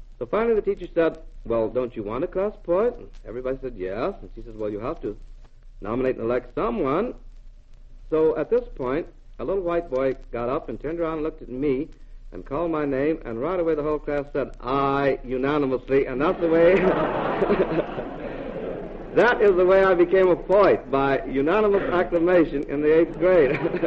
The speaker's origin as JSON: {"language": "English", "town": "Joplin", "region": "Missouri", "country": "United States", "tie": "born there", "said": "I was born in Joplin, Missouri, but I belonged to a family that was always moving, and I wasn't really due to have been born in Joplin. I was due to have been born in Guthrie, Oklahoma"}